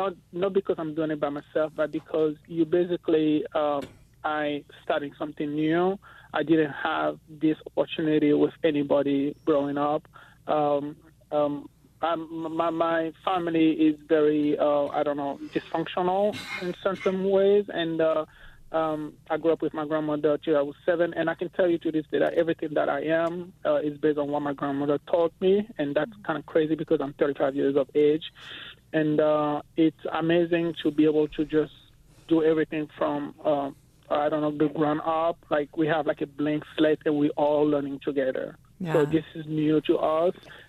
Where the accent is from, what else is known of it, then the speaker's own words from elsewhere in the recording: Côte d’Ivoire; also born or lived in Togo; now in United States; Hey, well, let's say I grew up in Cote d'Ivoire, but I'm originally from Togo.